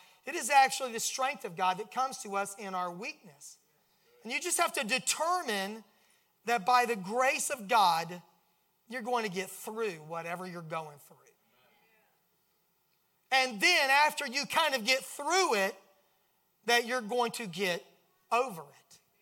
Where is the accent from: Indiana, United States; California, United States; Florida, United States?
Florida, United States; also born or lived in St. Louis; I was raised in South Florida where I don't know what seasons really were.